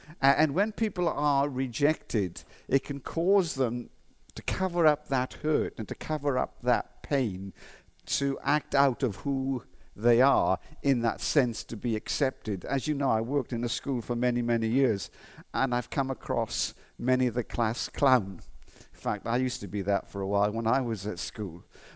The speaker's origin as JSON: {"language": "English", "region": "Wales", "country": "United Kingdom", "accent": "Welsh", "said": "And my Welsh accent is not as strong as it was then."}